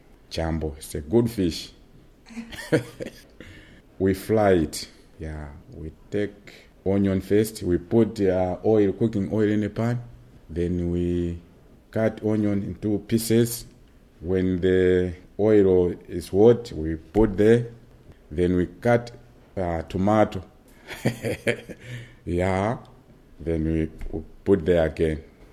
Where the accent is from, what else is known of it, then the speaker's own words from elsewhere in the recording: Mangochi, Central Region, Malawi; born there; English is a second language; Me, I was born in Mangochi. It's central. It's a Lulu, not urban, but Lulu.